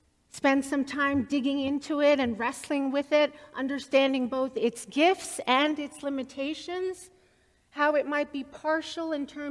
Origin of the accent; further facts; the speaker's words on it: Baltimore, Maryland, United States; the reason I care so much about East and West Baltimore as part of my hometown